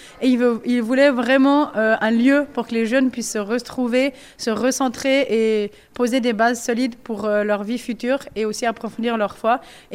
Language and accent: French; Valais, Switzerland; Alors moi, j'ai 26 ans, je viens aussi du Valais, en Suisse, du même côté que Gloria, dans la belle montagne suisse.